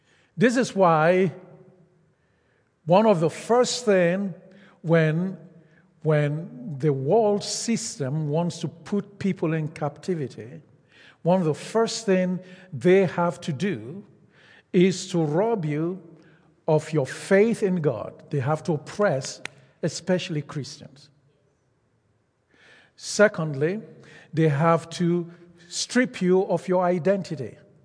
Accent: Nigeria; now in Canada; Yes, I still am Nigerian. Yes, I'm still Canadian. Yes, I'm still all of that in the natural.

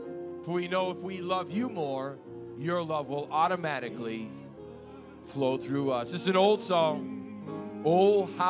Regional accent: New England, United States; and I'm from New England. And in New England, everyone's very stoic.

